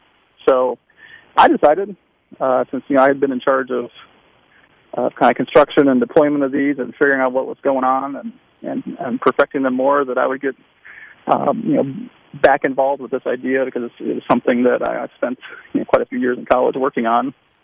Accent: Florida, United States; I'm from Southwest Florida there. I grew up and went to North High.

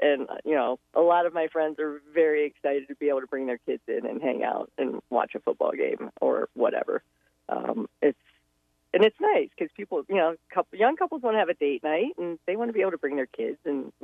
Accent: Canton, Ohio, United States; I grew up in Canton, Ohio, 10 miles from the Pro Football Hall of Fame.

